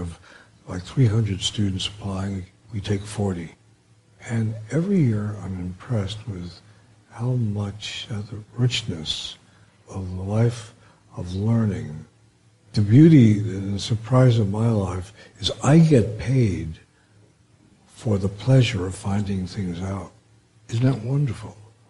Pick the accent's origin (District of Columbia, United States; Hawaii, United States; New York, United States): New York, United States; New York City; born there; I don't know about your parents, but I was born in the Bronx of working class parents.